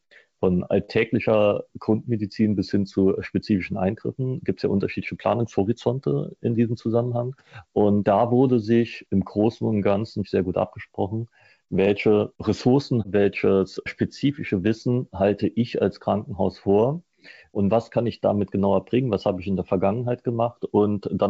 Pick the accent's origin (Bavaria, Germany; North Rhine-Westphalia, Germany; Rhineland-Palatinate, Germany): Rhineland-Palatinate, Germany; Ich komme ja aus Rheinland-Pfalz